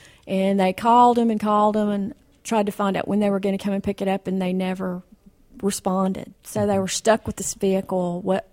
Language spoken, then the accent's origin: English; the South, United States; accent: Southern; because we're from the South and mm-hmm. we have a Southern accent.